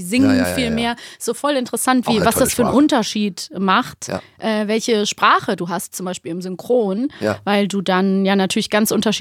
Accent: Cologne, North Rhine-Westphalia, Germany; Wir sind eine Kölsche Jungs.

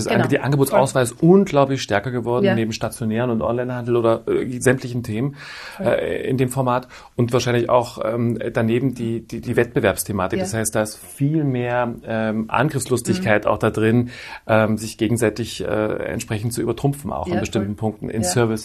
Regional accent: Germany; born there; Bin in Deutschland geboren, habe in Stuttgart studiert.

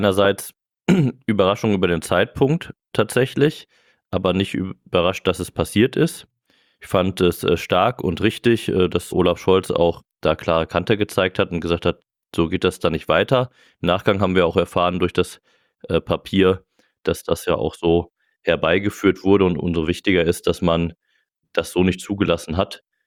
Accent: Marl, North Rhine-Westphalia, Germany; Aber Marl ist meine Heimatstadt.

